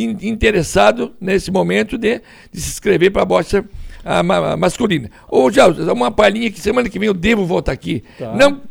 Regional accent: Linha Torres, Brazil; born there; nasci na Linha Torres e sempre estarei sempre junto lá

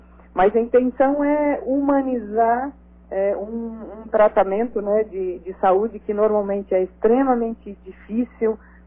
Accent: Santa Catarina, Brazil; now in Florianópolis, Brazil; como eu sou do Oeste, muitas pessoas do Oeste vêm fazer tratamentos de saúde aqui em Florianópolis

